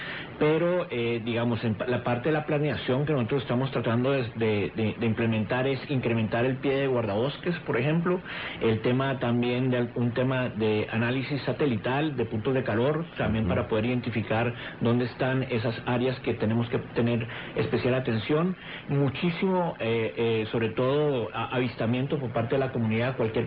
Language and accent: Spanish; San José, Costa Rica; born there; also born or lived in Cali, Colombia; Yo nací en Costa Rica, en San José, Costa Rica, y he estado entre San José, Costa Rica y Cali viviendo.